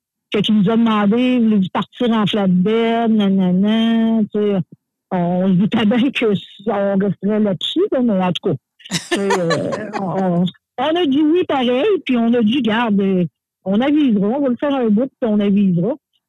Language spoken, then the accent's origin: French; India; puis moi, je suis de l'Inde